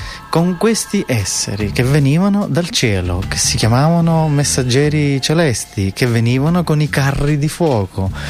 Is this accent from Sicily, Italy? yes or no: yes; Sicily, Italy; io sono nato in Sicilia, sono siciliano